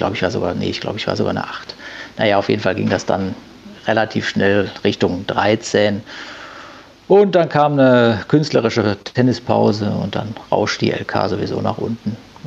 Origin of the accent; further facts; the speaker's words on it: Düsseldorf, North Rhine-Westphalia, Germany; now in Haan, Germany; Gebürtig bin ich Düsseldorfer, bin mit meiner Familie dann nach Hahn rausgezogen